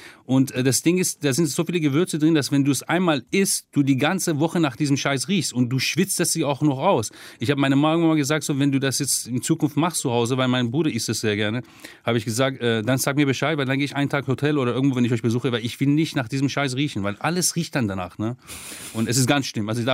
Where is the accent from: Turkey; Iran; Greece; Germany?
Iran; Ahvaz, Khuzestan; aber wenn ich an die Stadt erinnere, dann an Karun, das ist, also Karun heißt auf Iranisch, das ist die Brücke über den See in Ahvaz